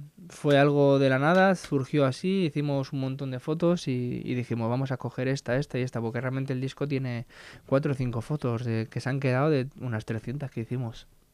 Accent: Aspe, Valencian Community, Spain; llegué ayer por la mañana aquí a Alicante, ya a Aspe, mi pueblo

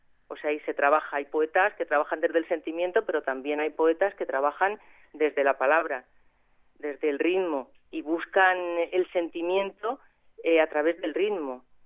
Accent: Aspe, Valencian Community, Spain; moved away as an adult; now in Santander, Spain; Yo pues soy de Aspe, no sé si creo que lo sabes. Vengo por aquí de vez en cuando, pues en Navidades, en verano. Vivo hace ya 25 años que vivo en Santander

